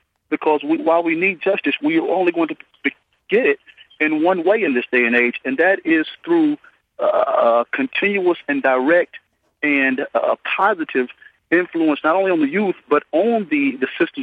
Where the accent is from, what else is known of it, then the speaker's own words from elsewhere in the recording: Huntsville, Alabama, United States; now in Nashville, United States; Having grown up here in the South, I'm in Nashville, Tennessee now. I grew up in Huntsville, Alabama.